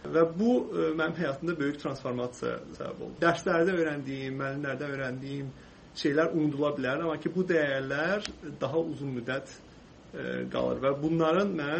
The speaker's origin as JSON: {"language": "Azerbaijani", "town": "Quba", "region": "Quba District", "country": "Azerbaijan", "tie": "born or raised there", "said": "Qubada oxumuşam, böyümüşəm. Qubada məktəb Türk liseyini bitirmişəm."}